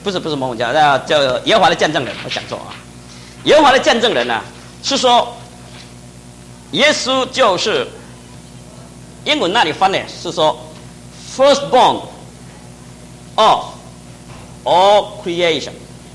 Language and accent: Chinese; China; 我们不是说犹太人，我们中国人一样，很幸亏啊，我是在家里面的首生的男孩子。